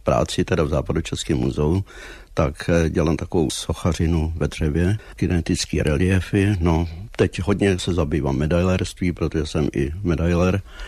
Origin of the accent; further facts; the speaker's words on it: Plzeň, Plzeň Region, Czechia; Jsem rodák z Hálkovky, teda z jižního předměstí.